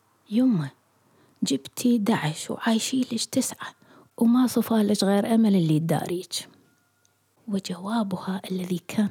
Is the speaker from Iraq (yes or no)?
yes; Iraq; moved away; حين هاجرت من العراق كان أخي خالد في سنته الثانية في السجن